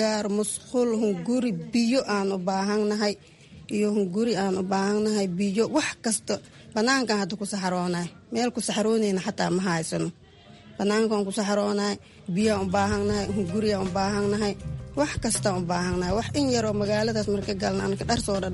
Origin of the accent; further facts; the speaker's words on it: Janaale, Lower Shabelle, Somalia; moved away; Janaale aan ka soo barakacnay dagaalkii Janaale.